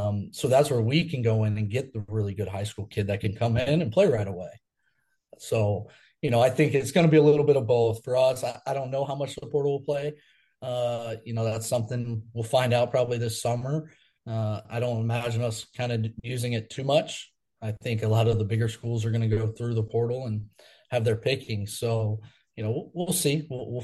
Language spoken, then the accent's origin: English; Florida, United States; I grew up in Florida. I've spent some time coaching there.